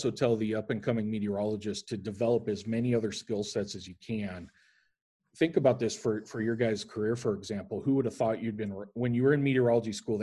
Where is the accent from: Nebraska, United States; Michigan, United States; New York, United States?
Nebraska, United States; Lincoln; So when I left and I went to Kansas City, I grew up in Lincoln, Nebraska.